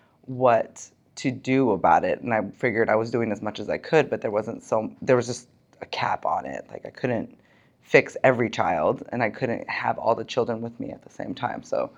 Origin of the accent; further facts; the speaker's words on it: Spokane, Washington, United States; born there; I was born in Spokane, Washington. I was first generation Iranian, born to Iranian parents.